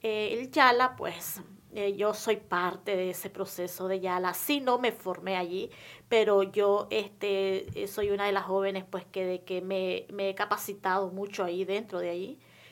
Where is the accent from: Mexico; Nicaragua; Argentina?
Nicaragua; Matagalpa; Soy una campesina de Matagalpa. Y vengo, pues, de una familia, pues, que trabaja la tierra.